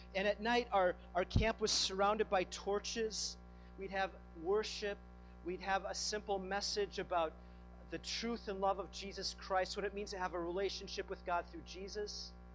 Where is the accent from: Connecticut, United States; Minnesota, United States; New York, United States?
Minnesota, United States; Minneapolis; I grew up in the Minneapolis area.